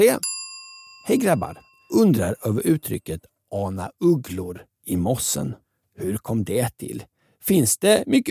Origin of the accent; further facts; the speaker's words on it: Linköping, Östergötland, Sweden; Jag har hört det flera gånger under min uppväxt i Linköping.